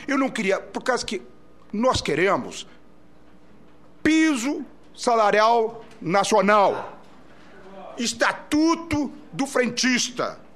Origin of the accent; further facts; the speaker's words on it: Rio Grande do Sul, Brazil; A questão lá no meu estado, por exemplo, do Rio Grande do Sul